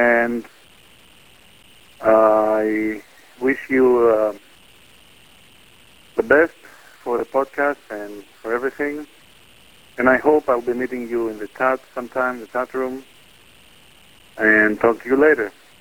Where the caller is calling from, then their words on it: Piraeus, Attica, Greece; English is a second language; I am calling you from the other side of the world, really. I am calling you from Greece, in Athens, actually next to Athens. I am in Piraeus.